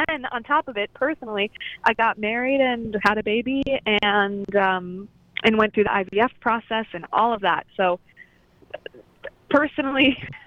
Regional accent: Portage, Wisconsin, United States; I am in Portage, Wisconsin, my hometown.

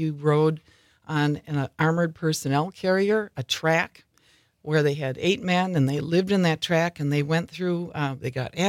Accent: Wausau, Wisconsin, United States; So my dad, we're from Wausau, so my dad knew the publisher of the newspaper in Wausau

